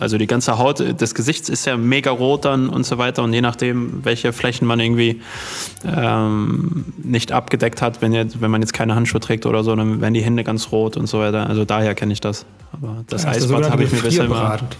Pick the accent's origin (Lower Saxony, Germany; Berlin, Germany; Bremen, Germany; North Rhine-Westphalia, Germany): North Rhine-Westphalia, Germany; Dortmund; wir kommen ja aus Dortmund